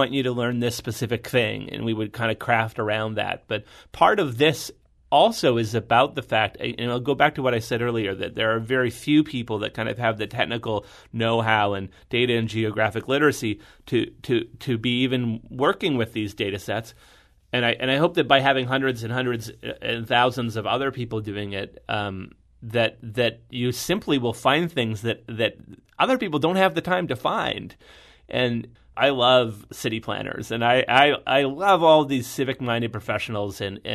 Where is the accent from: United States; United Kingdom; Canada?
Canada; And I'm Canadian, so I also knew there was a hockey team.